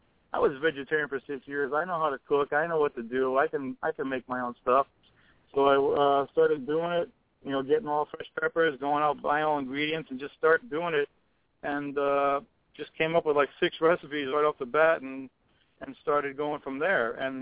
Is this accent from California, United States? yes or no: no; Stratford, Connecticut, United States; From Stratford, Connecticut.